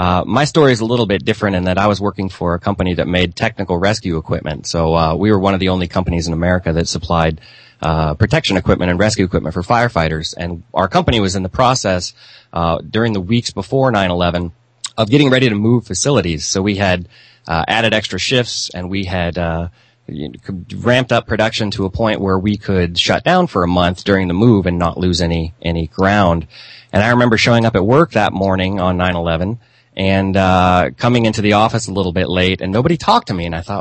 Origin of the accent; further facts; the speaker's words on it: Missouri, United States; But I grew up here in the Midwest. I still live here in the Midwest.